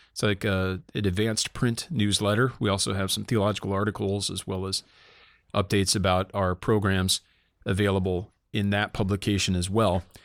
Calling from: Libertyville, Illinois, United States; I'm calling in from Libertyville, Illinois at Reformed Forum HQ.

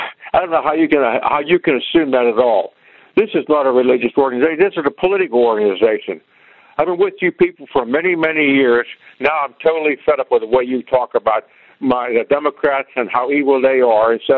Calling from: Altoona, Pennsylvania, United States; I'm calling from Altoona, Pennsylvania.

